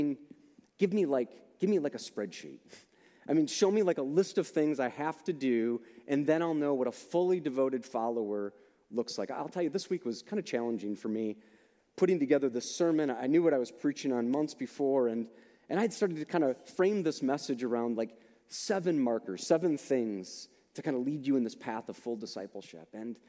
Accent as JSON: {"language": "English", "country": "United States", "tie": "born or raised there", "said": "growing up in America and feeling like things are kind of easy for us Christians"}